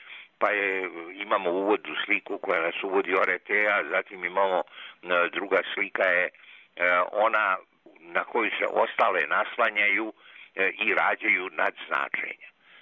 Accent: Banja Luka, Republika Srpska, Bosnia & Herzegovina; I normalno da sam prihvatio ponudu da se u Banja Luci pojave, pogotovo da se pojave u mom rodnom gradu.

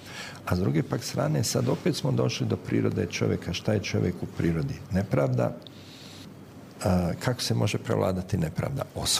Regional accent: Croatia; kod nas u Hrvatskoj

